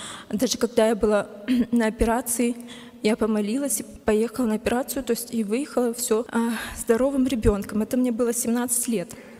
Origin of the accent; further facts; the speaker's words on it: Kalmykia, Russia; born there; Я родилась в Республике Калмыкия. Это Россия. Вот. И у нас там как бы религия буддизм.